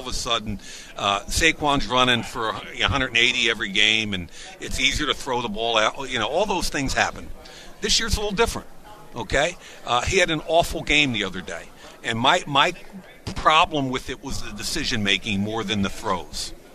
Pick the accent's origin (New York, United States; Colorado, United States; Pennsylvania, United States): Pennsylvania, United States; Philadelphia; You know where I grew up? I grew up in Overbrook in West Philadelphia.